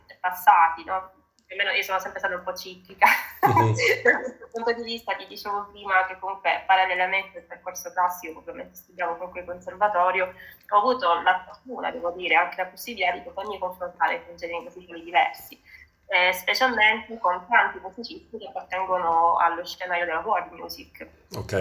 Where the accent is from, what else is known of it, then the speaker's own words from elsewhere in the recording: Modica, Sicily, Italy; sono siciliana, in particolare di Modica, provincia di Ragusa.